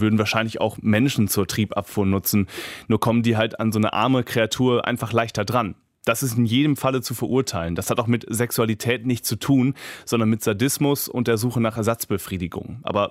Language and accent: German; Hesse, Germany; Ich komme aus Südhessen, ich bin ungefähr 40 Jahre alt